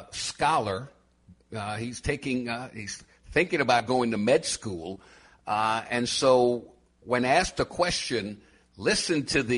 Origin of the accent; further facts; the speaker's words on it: New Orleans, Louisiana, United States; in the top viewing market, my hometown of New Orleans